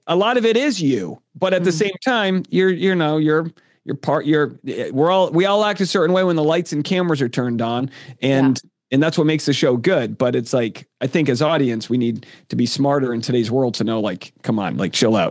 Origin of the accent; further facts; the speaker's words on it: Rhode Island, United States; I'm from Rhode Island. There's like two counties. We get like one representative. It's a small state.